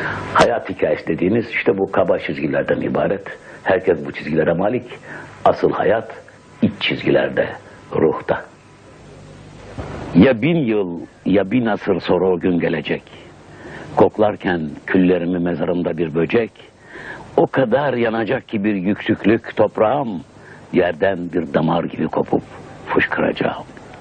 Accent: Istanbul, Turkey; born there; 1904'te İstanbul'da doğdum.

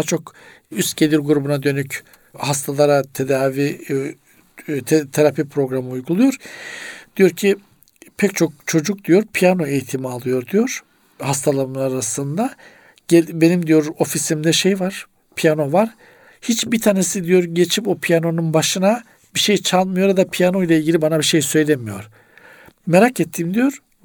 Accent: Black Sea Region, Turkey; bizim Karadeniz'de darlanmak denir

